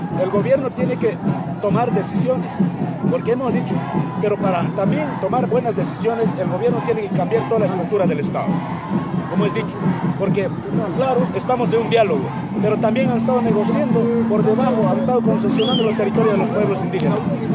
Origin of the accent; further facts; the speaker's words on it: Ecuador; todos y todas los ecuatorianos estamos por una sola causa